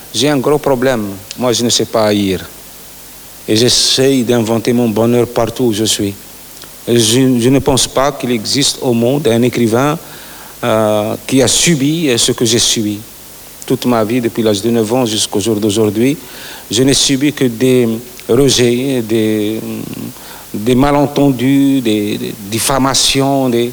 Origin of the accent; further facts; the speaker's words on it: Béchar, Béchar Province, Algeria; je devais pour rejoindre mon unité faire escale à Béchar, ma ville natale